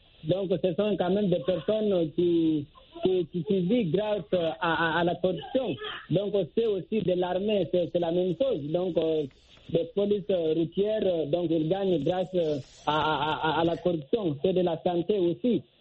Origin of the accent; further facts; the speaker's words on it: Guinea; si je prends l'exemple de la Guinée, mon pays d'origine